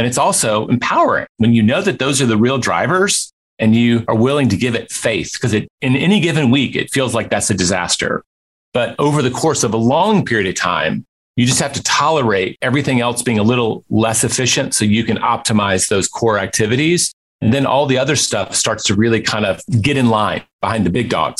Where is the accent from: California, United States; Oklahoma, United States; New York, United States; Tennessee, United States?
Tennessee, United States; Memphis; And he was a guy from Memphis, my hometown, and my dad had set up the meeting.